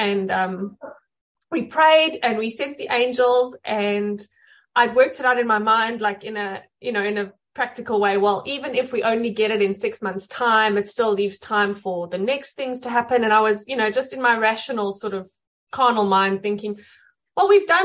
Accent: South Africa; So our passports from the country that we come from South Africa, were all kind of expiring within like a year of one another.

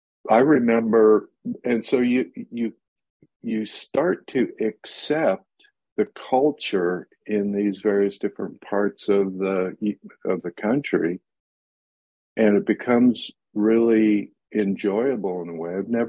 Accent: Oregon, United States; I'm from the West Coast, from Oregon originally.

